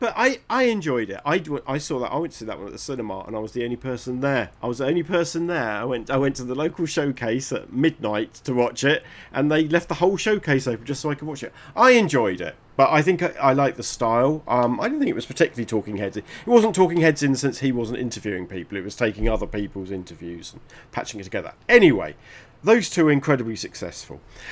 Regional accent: United Kingdom; We as Brits were programmed to hate the Argies

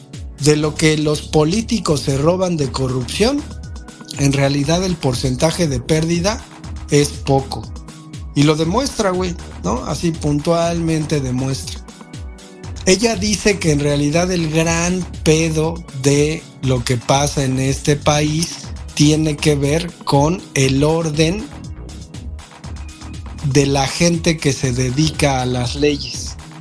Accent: Mexico; en box los mexicanos sí somos chingones

